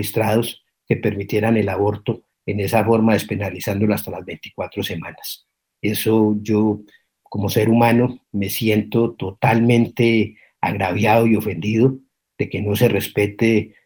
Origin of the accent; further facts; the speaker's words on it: Colombia; Nosotros, como colombianos decentes que creemos en nuestra historia y en nuestros valores